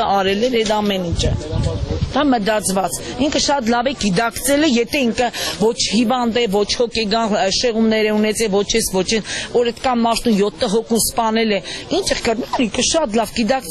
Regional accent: Gyumri, Shirak, Armenia; Գյումրիի բնակիչ եմ, իծանե գյումրեցի եմ ես

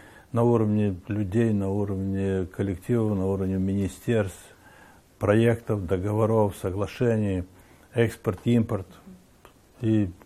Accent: Transnistria, Moldova; Я оттуда, из Приднестровья родом.

